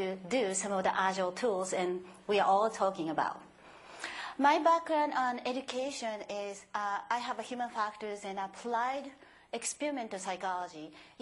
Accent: Japan; I'm myself from Japanese as well.

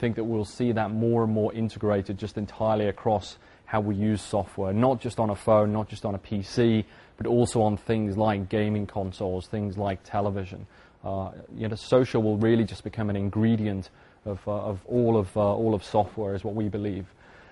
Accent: United Kingdom; As you can probably tell pretty quickly by my accent, I'm not from Belgium. I originally from the UK.

